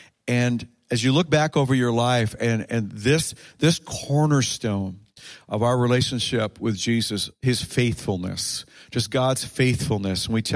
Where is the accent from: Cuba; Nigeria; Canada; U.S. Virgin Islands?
Canada; also born or lived in New York, United States; And when we moved over to New York State, we're Canadian, but we lived there for 12 years